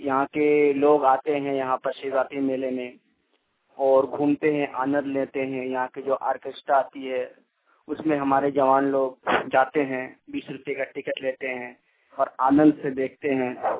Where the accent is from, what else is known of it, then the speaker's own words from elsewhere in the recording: Katikund, Jharkhand, India; काटीकुंड का निवासी हूँ।